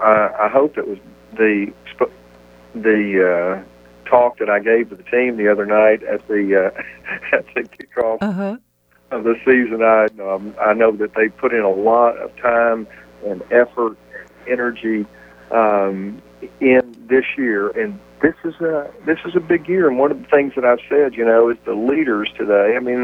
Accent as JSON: {"language": "English", "region": "Arkansas", "country": "United States", "tie": "born or raised there", "said": "growing up in Arkansas, my grandfather was really the one that brought me into football and took me to the Arkansas Razorback football games"}